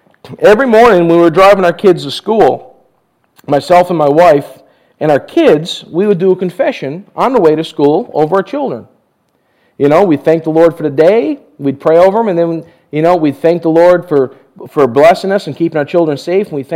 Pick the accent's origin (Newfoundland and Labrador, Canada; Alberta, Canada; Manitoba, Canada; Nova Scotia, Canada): Newfoundland and Labrador, Canada; You know, I'm from Newfoundland, if you, those of you who don't know.